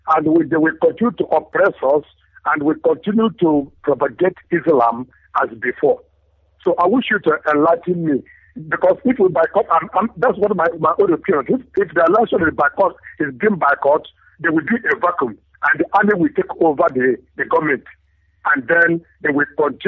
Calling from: Enugu, Enugu State, Nigeria; I'm calling from Enugu, the land of Biafra.

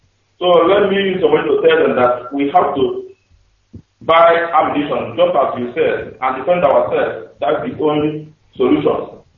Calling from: China; I'm calling from China.

